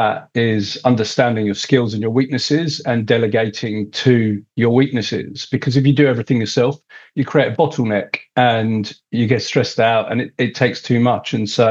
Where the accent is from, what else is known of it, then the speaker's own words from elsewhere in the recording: London, United Kingdom; moved away as an adult; now in New Zealand; growing up in London, you're exposed to quite a lot.